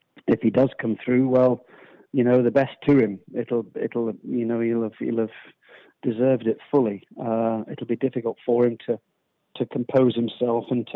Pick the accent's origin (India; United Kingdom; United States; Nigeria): United Kingdom; but obviously as a Brit and a British supporter, we wish hi